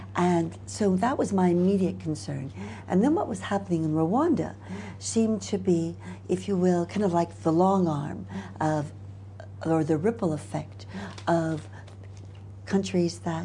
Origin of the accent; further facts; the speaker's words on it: United States; I am from the United States, and I am a legal officer and juris linguist.